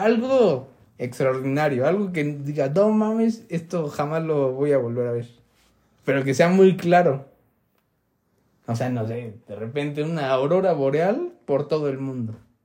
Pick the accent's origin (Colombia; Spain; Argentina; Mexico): Mexico; O sea, como mexicanos sí nos dan chance de entrar a más lugares.